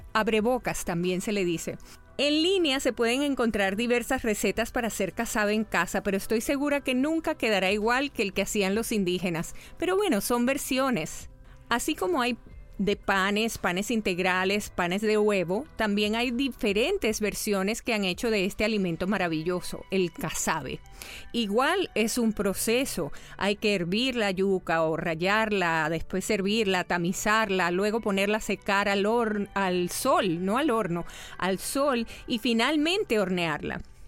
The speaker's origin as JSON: {"language": "Spanish", "country": "Venezuela", "said": "Es un tubérculo que para nosotros en Venezuela es un acompañante que jamás falta en una parrilla o en un asado"}